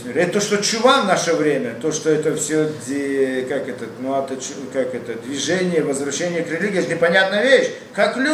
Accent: Russia; Так я думал, это я единственный из России, который сделал чуву.

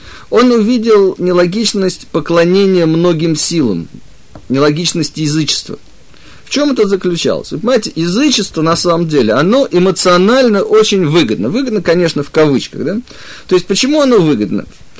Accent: Russia; moved away as an adult; я сам родился и вырос в России, и просто, ну, вот так мне в этой жизни, я бы сказал, посчастливилось, что мне удалось уехать из бывшего Советского Союза 25 лет назад

